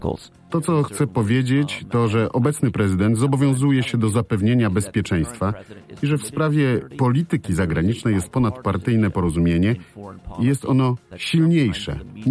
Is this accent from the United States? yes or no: yes; United States; jako Amerykanin polskiego pochodzenia